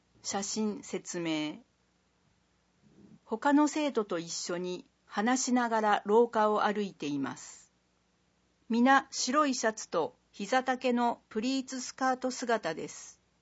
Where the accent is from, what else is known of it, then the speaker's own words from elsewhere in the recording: Italy; Japanese is a second language; now in Iwakura, Japan; イタリアから来ました。22歳です。